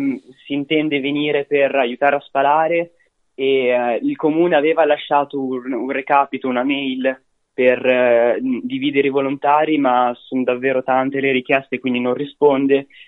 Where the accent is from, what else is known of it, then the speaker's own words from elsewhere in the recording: Imola, Emilia-Romagna, Italy; io sono di Imola